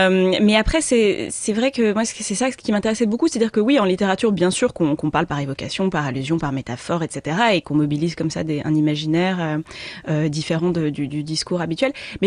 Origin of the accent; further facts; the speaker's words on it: France; now in Great Britain; en tant que française en Grande-Bretagne.